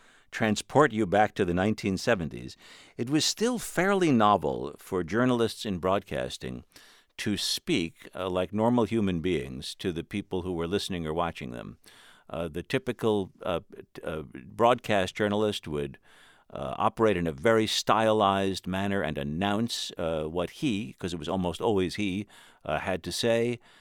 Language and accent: English; New York, United States; now in Washington, United States; although I'm a New Yorker, and it hurts me to say this